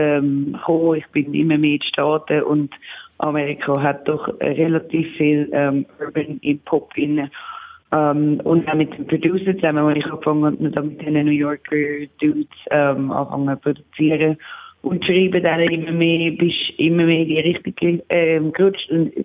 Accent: Switzerland; dass ich auch jetzt als Schweizerin dann akzeptiert bin

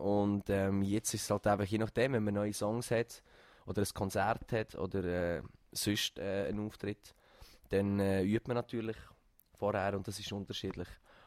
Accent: Schwarzenberg, Lucerne, Switzerland; Ich komme aus dem Schwarzenberg. Für die, die nicht wissen, wo es liegt, Malters.

